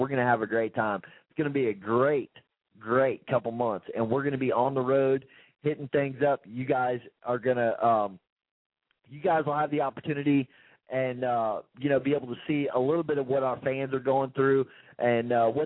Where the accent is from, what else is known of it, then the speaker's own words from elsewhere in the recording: Florida, United States; being that we are from Florida, and that whole Florida Gator-Ohio State-Buckeye rivalry is kind of heated up